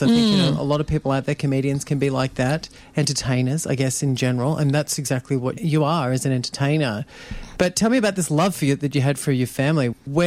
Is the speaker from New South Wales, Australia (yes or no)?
no; Melbourne, Victoria, Australia; but I'm also a Melburnian, so I know what it's like to sort of have your roots here.